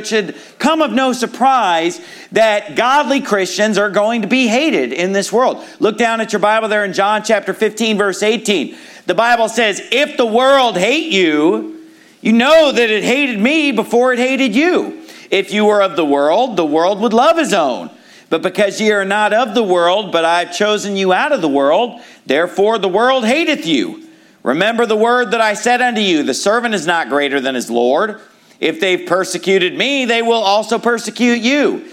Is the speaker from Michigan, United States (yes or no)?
no; Sacramento, California, United States; it's good to be preaching in my hometown, Sacramento, California, where I was born and raised